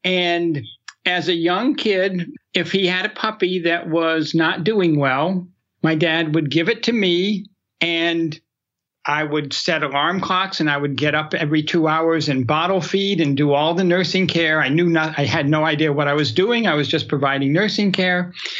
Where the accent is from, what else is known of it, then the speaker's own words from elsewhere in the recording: New Hampshire, United States; I grew up in New Hampshire